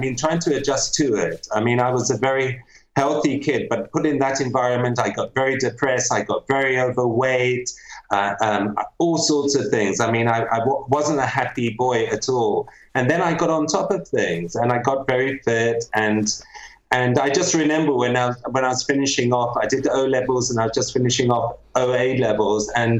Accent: Nigeria; also born or lived in Malawi; I was taken over to Nigeria when I was, 18 months old. And I grew up in Nigeria, in post-independent Nigeria. And then we moved to to Malawi

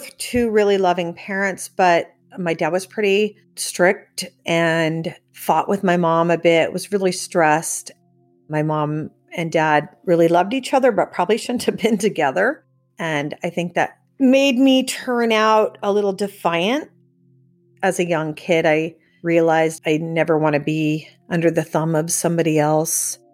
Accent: Orinda, California, United States; I grew up in Orinda, California, family of five, mom, dad, my sister Laura, and my brother John.

